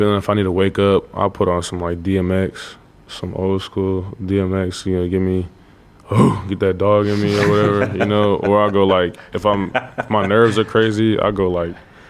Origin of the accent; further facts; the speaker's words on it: Coppell, Texas, United States; When I was younger, I grew up in Coppell, Texas, in like a Indian majority like apartment complex.